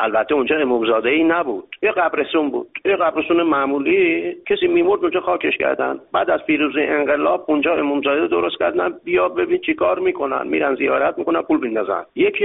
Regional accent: Karaj, Alborz, Iran; من بزرگ شده کرجم، 63 سالمه، هم یه مدت کلاک بودیم هم محشر کرج حسن‌آباد.

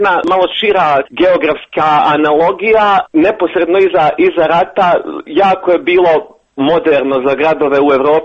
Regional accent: Travnik, Central Bosnia Canton, Bosnia & Herzegovina; Kako sam ja rodom iz Travnika, ja znam da je Travnik imao desetak tih bratimljenja

